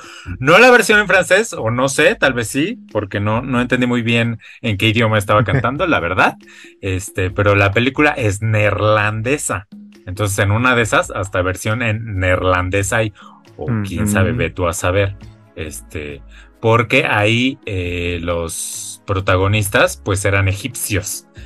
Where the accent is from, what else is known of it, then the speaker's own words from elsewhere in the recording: Mexico; o sea, nosotros que somos mexicanos, pues el término correcto sería Tex-Mex